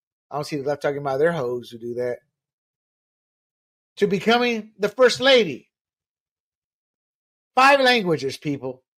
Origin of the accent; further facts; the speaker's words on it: Panama; As an American citizen who was born and raised in Panama and is Panamanian